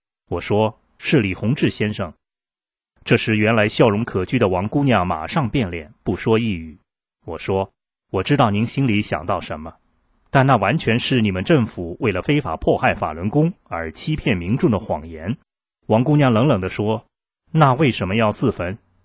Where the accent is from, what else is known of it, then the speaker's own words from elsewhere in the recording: Taiwan; 我告诉他我从台湾来